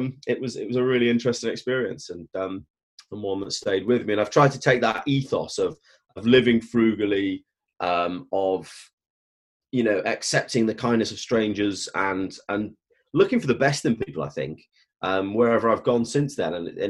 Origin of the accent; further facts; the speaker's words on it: Stoke-on-Trent, West Midlands, United Kingdom; I grew up in Stoke-on-Trent in the early 80s. Both my parents are teachers.